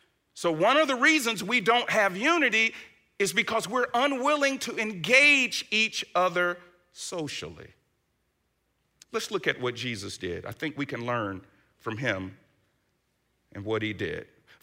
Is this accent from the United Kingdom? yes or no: no; Atlanta, Georgia, United States; I've grown from that, from growing up in Atlanta, an all-black area, to going to the University of Tennessee, an all-white area.